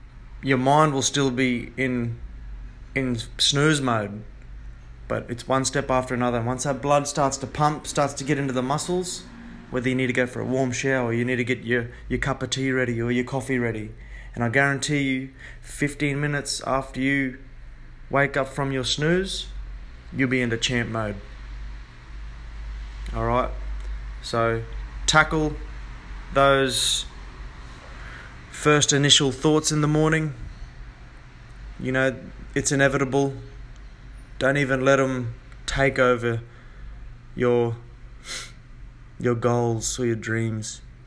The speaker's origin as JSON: {"language": "English", "region": "Queensland", "country": "Australia", "tie": "born or raised there", "lives_now": "Sydney, Australia", "said": "I'm out of my hometown. I'm from North Queensland, so it's a bit of a struggle for myself."}